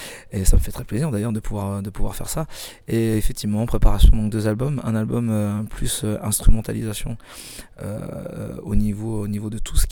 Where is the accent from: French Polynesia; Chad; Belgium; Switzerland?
French Polynesia; Tahiti, Windward Islands; Le tressage, c'est un art. Aussi chez nous, à Tahiti.